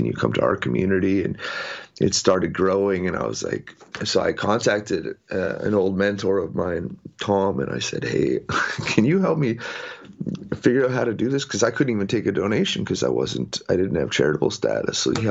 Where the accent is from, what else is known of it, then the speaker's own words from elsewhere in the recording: Canada; I'm Canadian